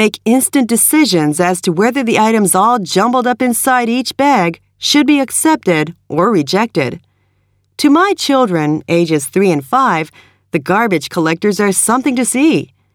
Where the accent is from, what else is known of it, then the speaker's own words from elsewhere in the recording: San Francisco, California, United States; I remember once in my hometown of San Francisco, it was discovered by some newspaper